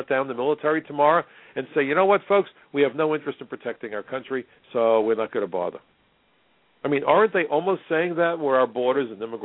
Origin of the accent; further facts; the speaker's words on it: New York, United States; You know, as a New Yorker, we lived through 9/11.